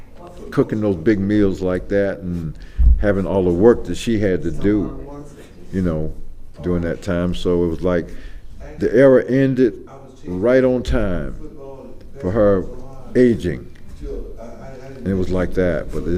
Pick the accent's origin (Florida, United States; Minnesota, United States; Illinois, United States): Florida, United States; St. Petersburg; The era when I grew up in St. Petersburg, back during the late 50s, early 60s, I grew up in my grandmother and grandfather's house primarily